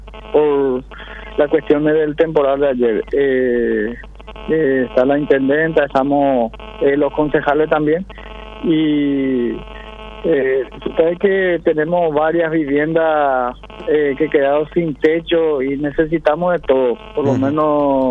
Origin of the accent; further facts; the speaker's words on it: Paraguay; como paraguayo siempre decimos buen día